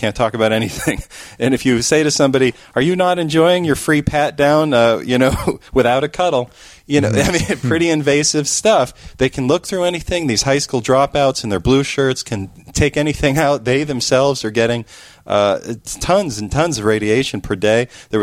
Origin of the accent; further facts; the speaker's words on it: United States; I'm an American citizen.